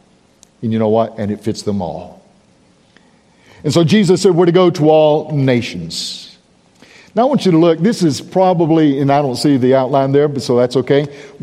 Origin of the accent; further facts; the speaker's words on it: United States; I didn't give up my American heritage. I'm still an American.